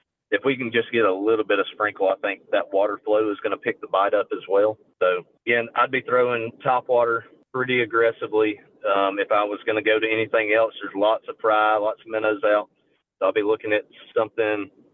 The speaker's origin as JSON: {"language": "English", "town": "Wilsonville", "region": "Alabama", "country": "United States", "tie": "born or raised there", "said": "I grew up fishing Lay Lake and Gunnersville and Waxahachie Creek on Lay Lake, and I grew up in Wilsonville, so those were all my, local areas."}